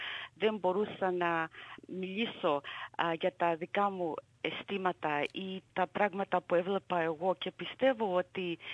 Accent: Melbourne, Victoria, Australia; Μεγάλωσα πρώτα απ' όλα στο Abbotsford. Όταν ήμουν εγώ μικρή, ήταν πολλοί Έλληνες και Ιταλοί στο Abbotsford. Μεγάλωσα με άλλα παιδιά που είχαν γονείς από άλλα κράτη

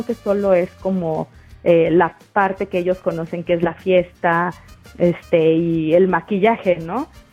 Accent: Mexico

